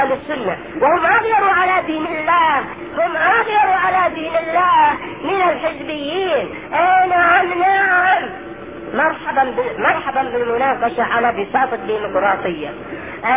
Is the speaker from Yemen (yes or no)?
yes; Yemen; نعم عندنا في اليمن، لانني اتكلم عن منارس